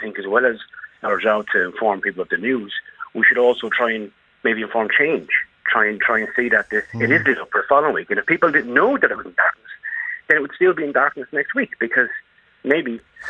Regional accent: Waterford, Munster, Ireland; I'm from Waterford. I'm born and bred in Waterford City.

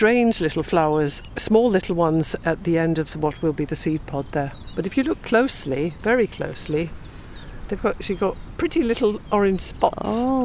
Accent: England, United Kingdom; I mean, I grew up in England and, you know, things like cowslips were folklore, memory, rather than reality.

